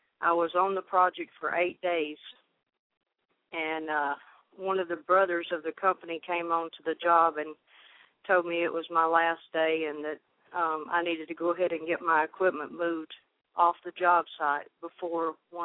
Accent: Cleveland, Georgia, United States; I'm from Cleveland, Georgia.

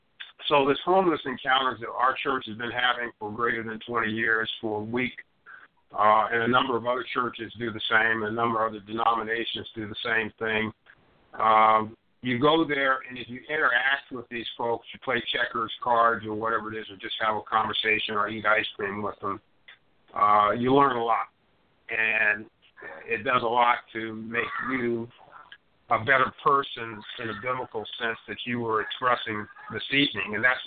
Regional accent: Compton, California, United States; I thought I was cool because, you know, I'm from Compton, California.

